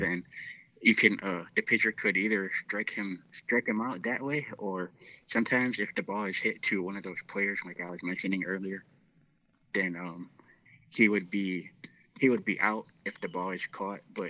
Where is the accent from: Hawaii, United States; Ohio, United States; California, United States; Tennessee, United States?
Hawaii, United States; I would say for me, especially growing up in Hawaii